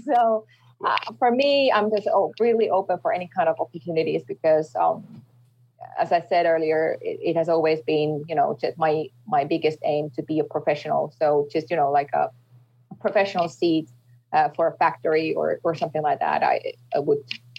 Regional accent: Finland; English is a second language; And for me, it's really good, because I'm from Finland, a small country here.

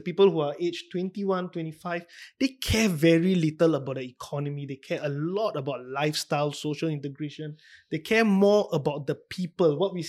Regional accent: Singapore; How is that fair to us as a Singaporean, majority or minority?

